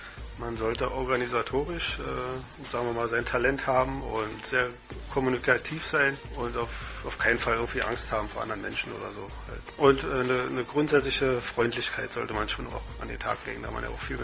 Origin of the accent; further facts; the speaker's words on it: East Germany, Germany; weil ich bin in der DDR aufgewachsen und da gab es sowas nicht.